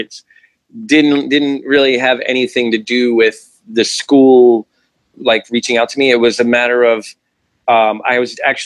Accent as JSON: {"language": "English", "town": "Brooklyn", "region": "New York", "country": "United States", "tie": "born or raised there", "said": "like me growing up in Brooklyn and New York"}